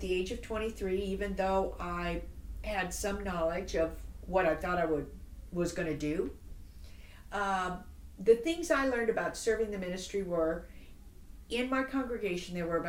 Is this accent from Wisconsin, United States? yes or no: no; SeaTac, Washington, United States; I was born and raised here in the SeaTac area, actually. I graduated from Taiyi High School.